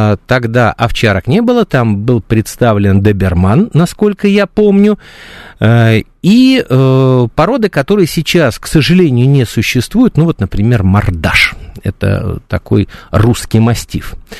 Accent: Moscow, Russia; Я всегда горжусь этим, потому что я москвич, и мне приятно, что мой родной город является в самом наилучшем смысле слова собачьим.

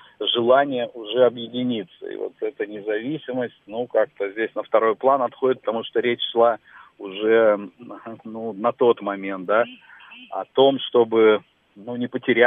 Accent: Moscow, Russia; я из Москвы.

